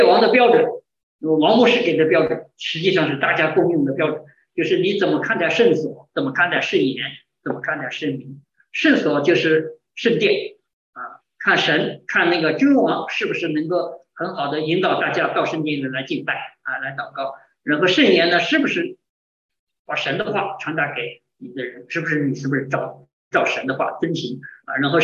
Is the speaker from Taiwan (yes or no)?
no; China; 我们从大陆来的人